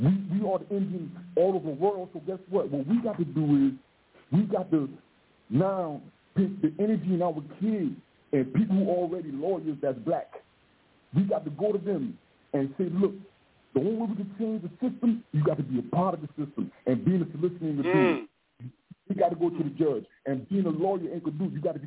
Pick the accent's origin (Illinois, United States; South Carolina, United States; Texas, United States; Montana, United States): South Carolina, United States; Myrtle Beach; right? I'm from Myrtle Beach, South Carolina.